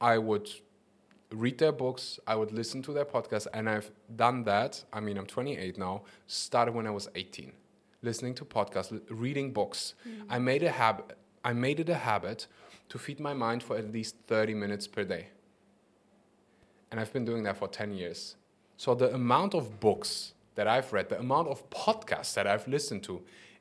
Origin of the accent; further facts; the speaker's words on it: Germany; I grew up in Germany, safe countries.